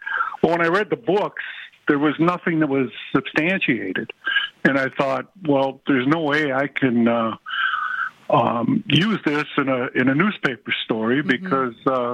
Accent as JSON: {"language": "English", "town": "Green Bay", "region": "Wisconsin", "country": "United States", "tie": "born or raised there", "said": "When I read the paper regularly growing up in Green Bay, and read every single issue over those 40 issues."}